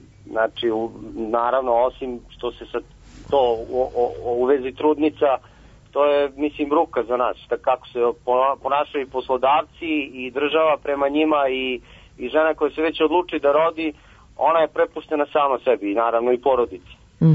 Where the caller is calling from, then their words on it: Kragujevac, Šumadija, Serbia; iz Kragovca.